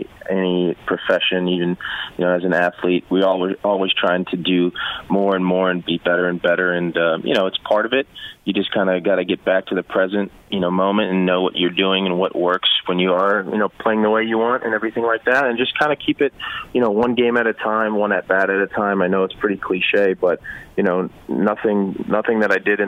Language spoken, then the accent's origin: English; Cleveland, Ohio, United States; taking part in the first All-Star Game festivities back in my hometown of Cleveland would be, you know, a dream come true.